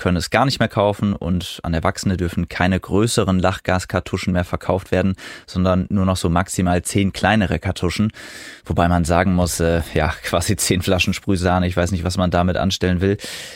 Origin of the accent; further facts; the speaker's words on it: Osnabrück, Lower Saxony, Germany; Meine Heimatstadt Osnabrück